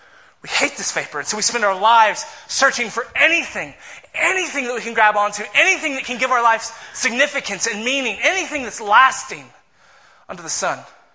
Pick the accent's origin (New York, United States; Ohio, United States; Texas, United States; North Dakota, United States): Texas, United States; And I grew up in Texas, driving on Texas roads where you can see for like days.